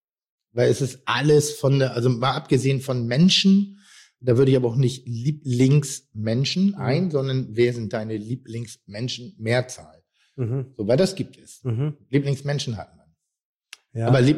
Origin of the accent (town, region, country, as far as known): Pinneberg, Schleswig-Holstein, Germany